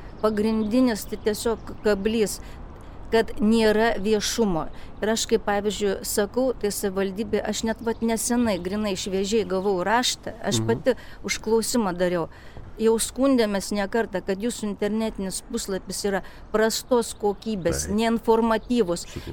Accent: Klaipėda, Klaipėda County, Lithuania; also born or lived in Vilnius; aš gimiau Klaipėdoje ir mokyklą baigiau. Po to iškeliavau į Kauną, Vilnių, labai ilgai Vilniuje gyvenau ir grįžau čia, prieš kiek čia galima sakyti, nu gal jau 14 metų, kai aš pastoviai gyvenu.

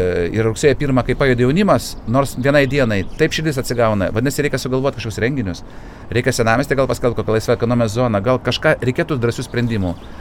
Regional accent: Klaipėda, Klaipėda County, Lithuania; Ir aš gimiau Klaipėdoje. Ir aš jiems sakau, aš vienintelis klaipėdietis, vienintelis gimiau Klaipėdoje. Jūs visi čia atvažiavę iš kitur. Taip kad sąžiningai, esu tikras klaipėdietis.

